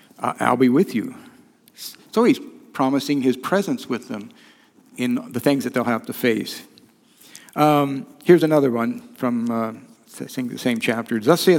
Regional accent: United States; I realized at that moment how deeply enculturated I am as an American.

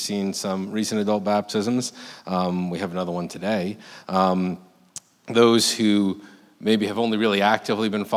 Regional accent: New York, United States; I'm from New York. If you're new, you wouldn't know that.

